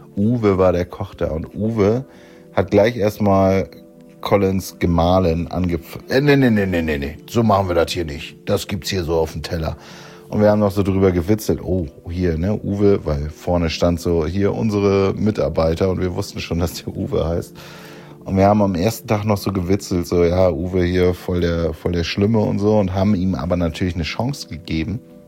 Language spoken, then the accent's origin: German; Neubrandenburg, Mecklenburg-Vorpommern, Germany; born there; Ich befinde mich nämlich in meiner Geburtsstadt Neubrandenburg. 1984 geboren, Mecklenburg-Vorpommern, Stadt der vier Tore, Neubrandenburg.